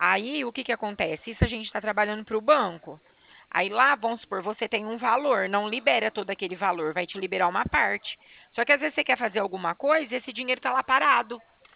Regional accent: Bebedouro, São Paulo, Brazil; Eu sou de Bebedouro.

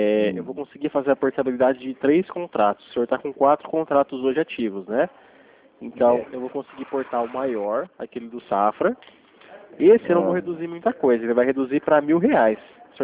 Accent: Sertãozinho, São Paulo, Brazil; Eu moro em Sertãozinho, né? Sou do Sertãozinho.

